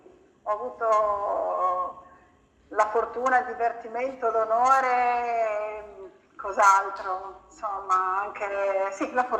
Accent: Bologna, Emilia-Romagna, Italy; Ecco, non ho altro da dire, sono bolognese.

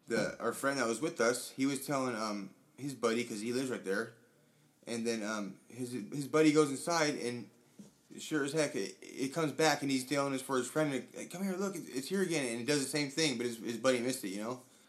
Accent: Long Beach, California, United States; Yeah, for a little bit. I'm originally from Long Beach.

